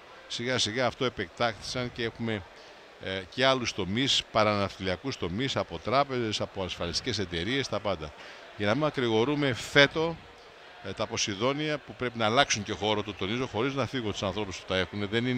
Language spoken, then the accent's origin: Greek; Chios, North Aegean, Greece; Εγώ είμαι Χιώτης.